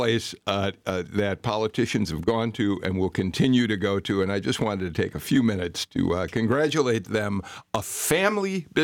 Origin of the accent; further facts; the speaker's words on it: Chicago, Illinois, United States; although as a Chicagoan, I'll take a Chicago dog over a Varsity dog any day of the week.